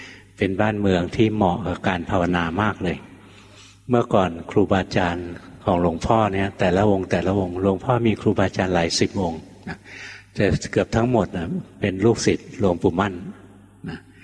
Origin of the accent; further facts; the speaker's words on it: Bangkok, Thailand; หลวงพ่อคนกรุงเทพนะเกิดที่กรุงเทพกรุงเทพยุ่งกว่าเวียงจันทร์เยอะเลย